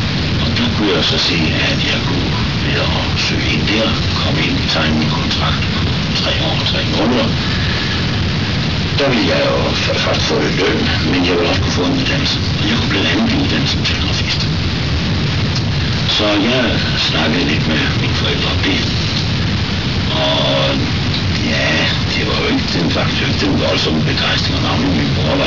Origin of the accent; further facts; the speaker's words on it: Høg, Central Denmark Region, Denmark; Jeg er født nede på Midtjylland i Høg. Det er der, hvor Kamp Bæreøsten kommer fra. Der kommer jeg så også fra.